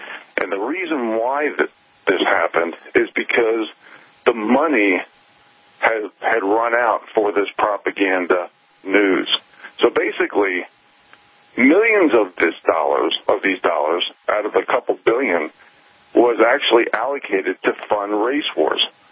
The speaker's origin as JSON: {"language": "English", "country": "United States", "said": "You know, I hate to say this, being an American, being a patriot"}